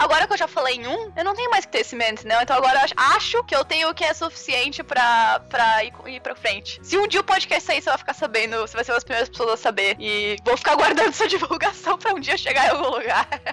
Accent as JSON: {"language": "Portuguese", "town": "Blumenau", "region": "Santa Catarina", "country": "Brazil", "tie": "born or raised there", "said": "Eu falo que eu nasci em Blumenau e é isso, entendeu? Eu nasci em Blumenau, terra do October. Sou de Blumenau."}